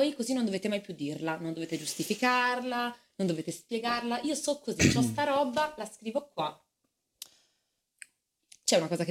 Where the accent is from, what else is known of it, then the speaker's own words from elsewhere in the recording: Liguria, Italy; Io sono ligure, ma sono alla fine della Liguria, inizio alta Toscana.